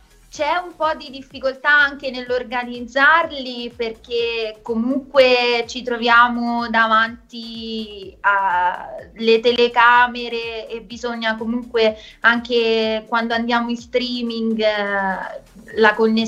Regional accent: Rome, Lazio, Italy; io sono di Roma

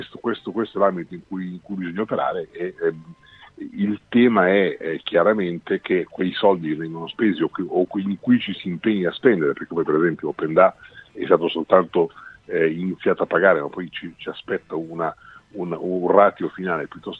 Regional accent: Southern Italy, Italy; Sono un meridionale affezionato alla scaravanzia.

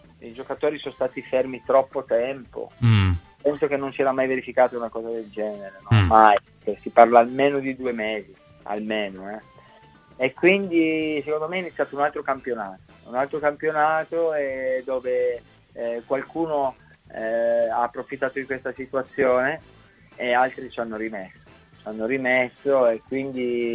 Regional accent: Turin, Piedmont, Italy; io sono nato a Torino, sono cresciuto

